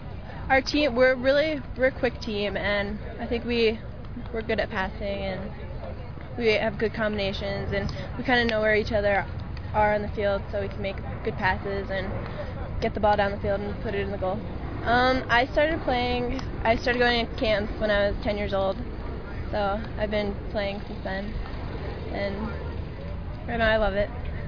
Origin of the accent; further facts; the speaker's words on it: Dallas, Pennsylvania, United States; I'm from Dallas, Pennsylvania, the United States.